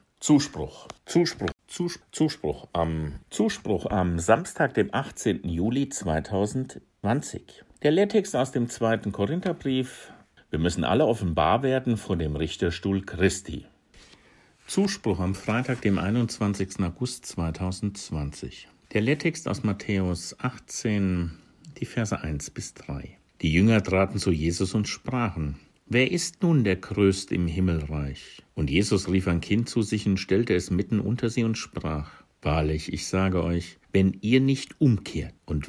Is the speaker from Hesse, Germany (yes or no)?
yes; Hesse, Germany; In meiner Heimatgemeinde im hessischen Hinterland